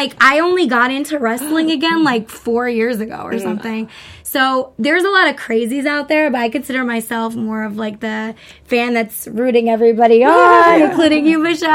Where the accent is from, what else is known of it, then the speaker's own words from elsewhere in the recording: Long Island, New York, United States; From Long Island. Yeah. Hey, hey, my hometown.